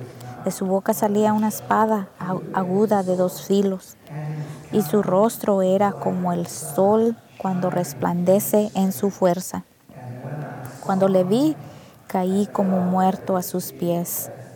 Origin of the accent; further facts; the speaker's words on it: Spokane, Washington, United States; Y ahí es donde yo crecí, en Spokane.